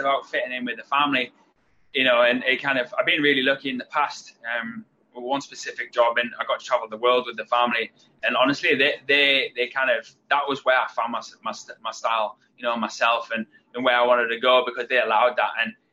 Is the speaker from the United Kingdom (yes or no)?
yes; United Kingdom; Being British, like we have small family